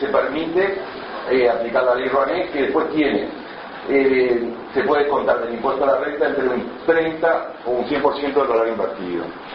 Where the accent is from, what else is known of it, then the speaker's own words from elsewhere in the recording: Uruguay; celebro como uruguayo que estén los fondos de incentivos ahora disponibles en Uruguay. … soy el gerente de comunicación de Petrobras Uruguay